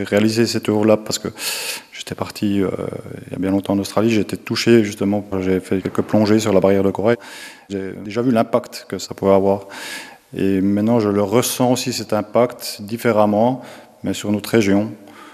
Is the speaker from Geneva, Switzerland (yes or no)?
no; Jura, Switzerland; en tant que Jurassien, Joulot, Suisse, habitant du monde, tout ce que vous voulez